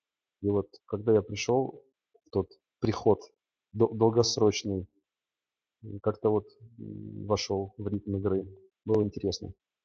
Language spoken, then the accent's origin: Russian; Sevastopol, Ukraine; Сам я из Крыма, из Севастополя. Там мама до сих пор моя живет.